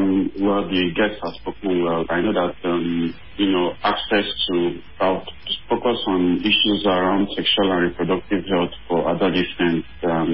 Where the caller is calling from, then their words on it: Abuja, Federal Capital Territory, Nigeria; I'm calling from Abuja.